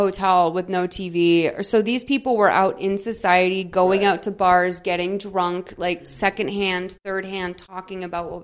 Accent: Massachusetts, United States; No, so I'm from Massachusetts, right?

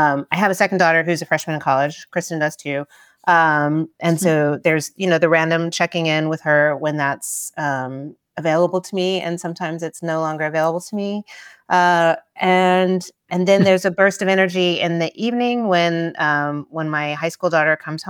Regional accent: Tennessee, United States; when I was growing up in Tennessee, if you went to somebody's house for a social occasion, they would serve Rotel dip

